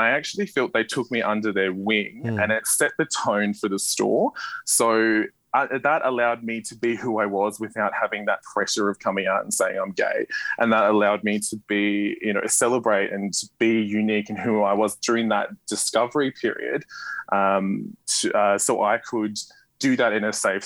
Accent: Childers, Queensland, Australia; So I actually grew up in the little country town of Childers, which is about 3.5 hours north of Brisbane.

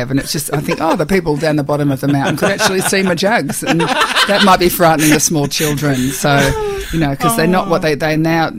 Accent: Melbourne, Victoria, Australia; also born or lived in London; I grew up in Dandy. Sorry, I can't actually say that without a bit of a spit. I grew up, I spent my whole life living in Melbourne.

